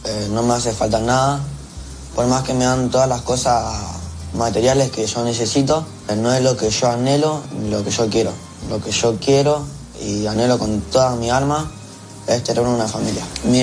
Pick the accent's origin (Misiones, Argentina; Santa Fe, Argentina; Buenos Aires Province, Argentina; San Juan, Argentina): Santa Fe, Argentina; born there; Nací en Santa Fe